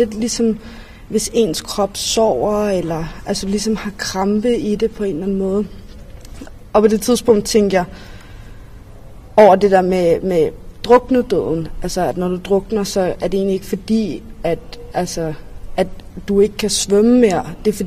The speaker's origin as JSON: {"language": "Danish", "town": "Copenhagen", "region": "Capital Region of Denmark", "country": "Denmark", "said": "Jeg er 21 år. Jeg kommer her fra København, Indre By."}